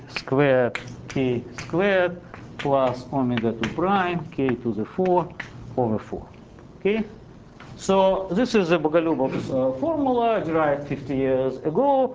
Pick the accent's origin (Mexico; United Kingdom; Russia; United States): Russia; Siberia; accent: Siberian; English is a second language; A saddle, yeah, sorry, I mean, my Siberian accent is always making difficult some terminology.